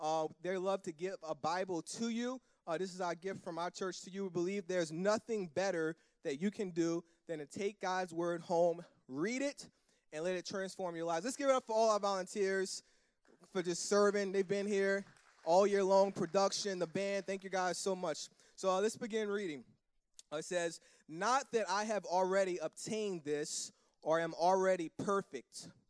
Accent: Kenner, Louisiana, United States; by growing up in Kennebrook. So I'm like, this is great. I'm out of Kenner.

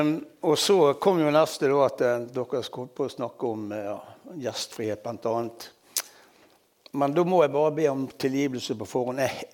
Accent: Bergen, Vestland, Norway; Jeg er bergenser jeg også.

